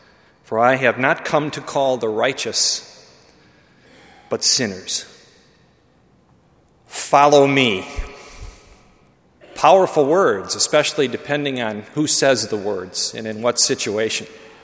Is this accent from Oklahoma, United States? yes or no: no; Chicago, Illinois, United States; Now, you should know that I grew up in Chicago, and the closest thing to a mountain that I knew was Mount Sinai Hospital, which wasn't too far from where I was growing up.